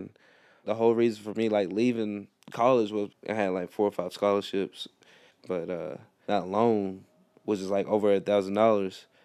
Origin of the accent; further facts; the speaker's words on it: Harlan County, Kentucky, United States; I'm sitting here like, no, man, I'm from Harlan County, Kentucky.